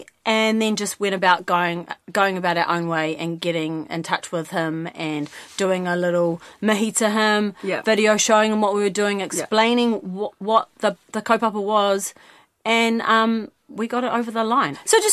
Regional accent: Mount Maunganui, Bay of Plenty, New Zealand; I grew up in the Mount. My whānau live in where I come from. My Māori whakapapa is a little place called Te Puna.

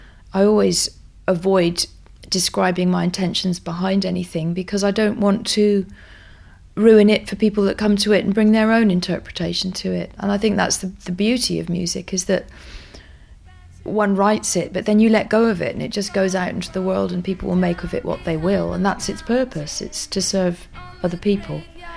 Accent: England, United Kingdom; I'm a English woman living in England.

